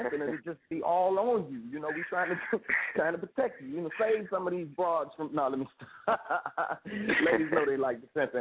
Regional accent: Chicago, Illinois, United States; born there; So, Chicago, man, you know, that's my birthplace, man. I was born in Cook County Hospital.

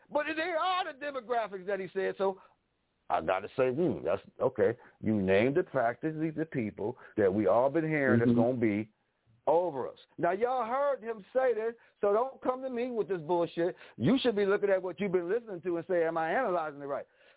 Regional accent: St. Louis, Missouri, United States; from St. Louis, much love to you

